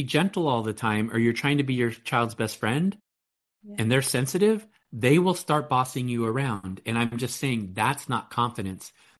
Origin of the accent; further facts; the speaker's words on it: California, United States; But, like, I grew up in Silicon Valley.